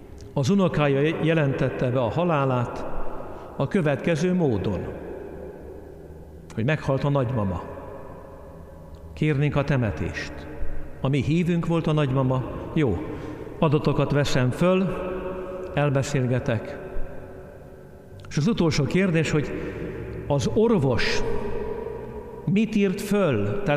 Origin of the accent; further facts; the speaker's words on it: Gödöllő, Pest, Hungary; Én Gödöllőn nőttem fel